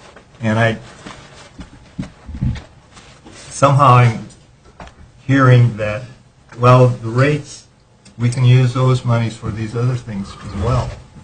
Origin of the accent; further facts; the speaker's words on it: Missouri, United States; I said at the time, I'm from Missouri.